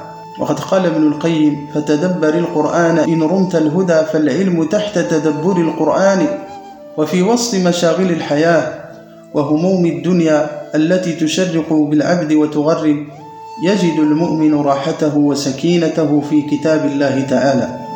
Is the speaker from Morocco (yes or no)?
yes; Morocco; بمملكتنا المغربية الحبيبة.